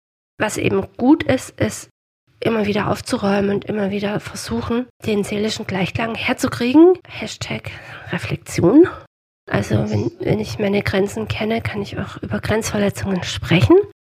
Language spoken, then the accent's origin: German; Southern Germany, Germany; Ich komme aus Süddeutschland, ich sag schau mal und dann erkläre ich irgendwas.